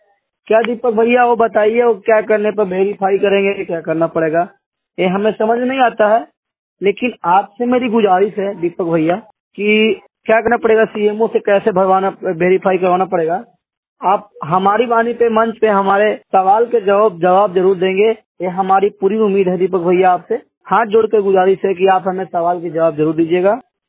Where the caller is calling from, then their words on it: Aurangabad, Bihar, India; जिला औरंगाबाद बिहार से बात कर रहा हूँ।